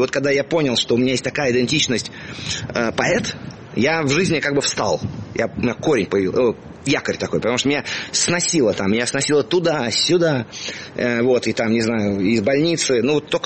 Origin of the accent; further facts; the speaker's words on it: Moscow, Russia; Я родился в Москве, вот, жил в Москве с раннего детства.